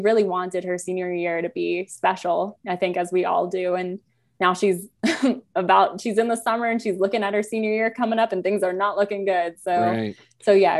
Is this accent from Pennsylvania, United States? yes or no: yes; Pennsylvania, United States; And then also, you know, I grew up in Pennsylvania, so right.